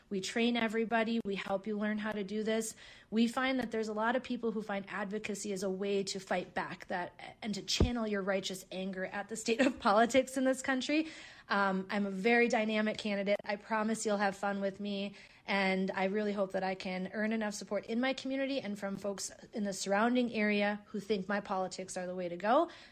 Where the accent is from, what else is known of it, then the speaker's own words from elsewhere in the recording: Minnesota, United States; finding what we can really ground ourselves in as people, as Minnesotans, like I said before, I think being a Minnesotan means taking care of your neighbor